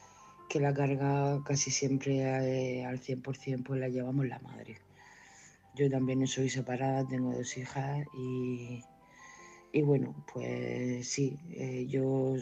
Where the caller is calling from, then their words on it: Murcia, Region of Murcia, Spain; de Murcia.